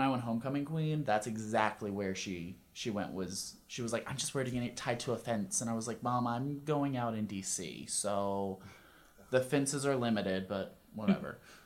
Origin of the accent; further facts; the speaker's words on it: Virginia, United States; so my hometown is a little bumble scum blip on the map in Virginia where we still have Confederate Flag Fridays